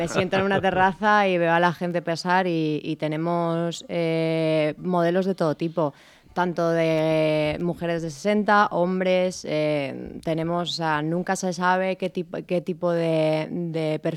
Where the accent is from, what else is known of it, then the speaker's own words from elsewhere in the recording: Rocafort, Valencian Community, Spain; Yo soy de Rocafort.